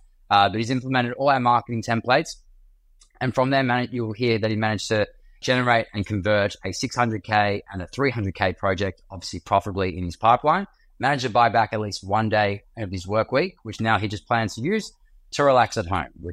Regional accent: Melbourne, Victoria, Australia; now in Gold Coast, Australia; I was originally from Melbourne

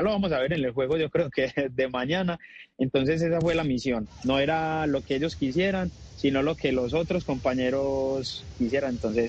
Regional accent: Colombia; así somos los colombianos un poquito.

